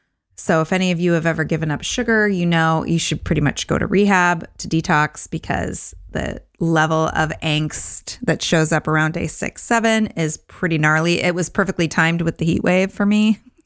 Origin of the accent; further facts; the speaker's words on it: California, United States; I'm flying from Costa Rica to LA to spend time in Orange County, which is where I grew up, and go to my 30-year high school reunion.